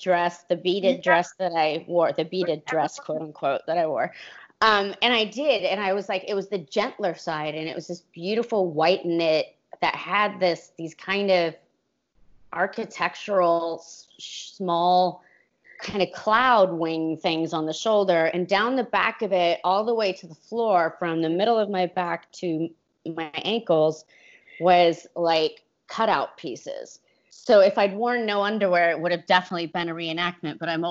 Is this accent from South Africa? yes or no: no; California, United States; I'm like, nah, I can handle this, I'm from California, oh my God